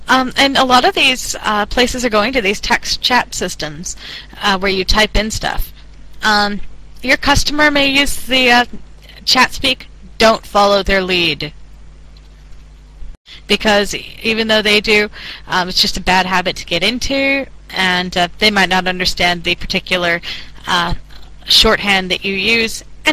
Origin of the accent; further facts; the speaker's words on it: United States; I am an American, so I can say this. As Americans in general, we don't do this.